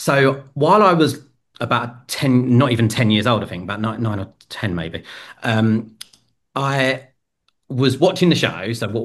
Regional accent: London, United Kingdom; I'm from Southeast London.

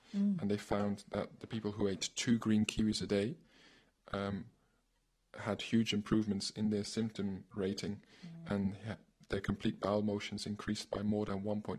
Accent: Belgium; I'm from Belgium, and my mum swears by kiwis and has ever since I grew up.

